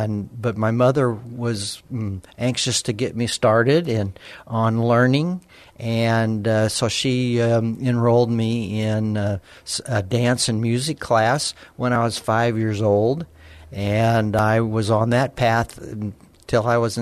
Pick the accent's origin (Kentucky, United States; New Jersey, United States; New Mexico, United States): New Mexico, United States; Alamogordo; I was born in Alamogordo, New Mexico, and born and raised there, went to public high school there